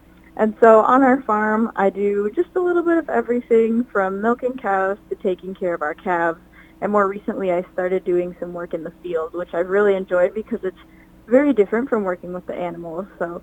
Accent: Litchfield, United States; I love my hometown, and I'm sure everybody says that, but I just have so much appreciation for my hometown

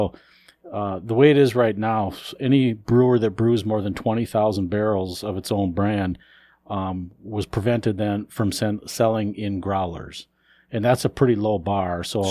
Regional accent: South Dakota, United States; You know, I grew up with 3-2 beer. I grew up in South Dakota, and you only had to be 18 to drink 3-2 beer, and then 21 for hard liquor

